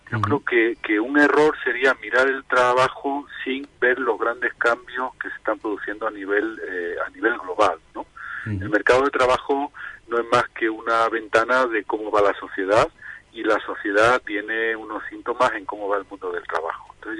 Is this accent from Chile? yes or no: no; Málaga, Andalusia, Spain; Bueno, soy malagueño, estoy casado, tengo 3 niños.